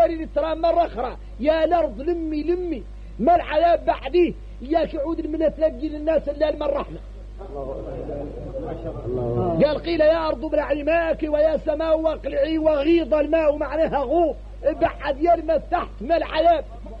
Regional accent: Mauritania; احنا موريتاني

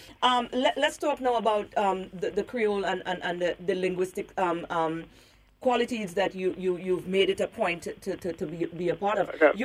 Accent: Grenada; even in my era growing up in Grenada

